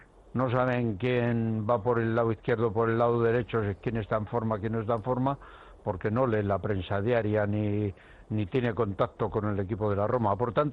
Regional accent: Basque Country, Spain; es que yo soy aquí, soy del Nervión, y tú sabes cómo pega el Nervión a la juventud.

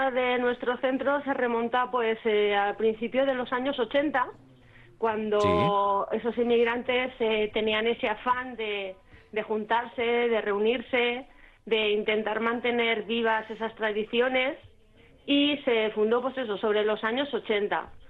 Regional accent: Basque Country, Spain; Yo, además, es que no soy extremeña, soy vasca.

